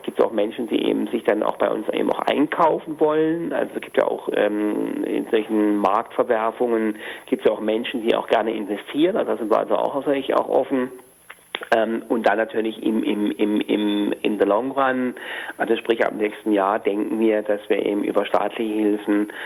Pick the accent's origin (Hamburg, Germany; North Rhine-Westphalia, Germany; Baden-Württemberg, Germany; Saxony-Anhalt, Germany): Hamburg, Germany; Aber natürlich würde ich jetzt also als Hamburger an den Oberbürgermeister schreiben.